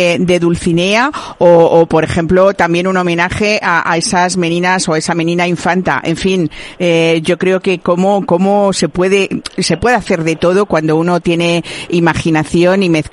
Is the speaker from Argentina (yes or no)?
no; Spain; cuando uno sale fuera que somos españoles